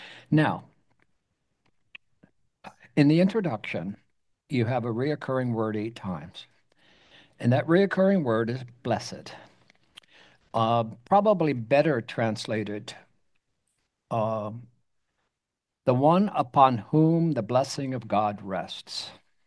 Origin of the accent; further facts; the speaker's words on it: Pennsylvania, United States; Now, I was raised outside of Philly, so you're attached to certain things.